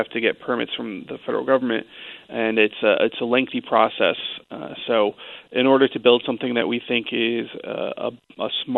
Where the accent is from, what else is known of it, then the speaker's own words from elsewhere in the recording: Torrington, Connecticut, United States; I grew up in Torrington, where you're raised hearing about the flood of 55